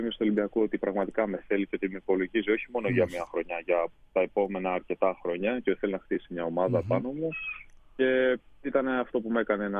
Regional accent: Chalkida, Central Greece, Greece; moved away as an adult; now in Athens, Greece; Εγώ κατάγομαι από τη Χαλκίδα, εκεί μεγάλωσα και σε 18.

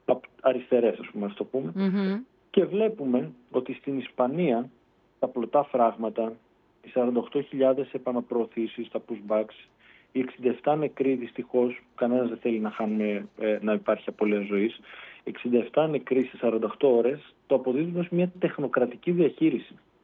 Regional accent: Thessaloniki, Central Macedonia, Greece; Ως Θεσσαλονικιός?

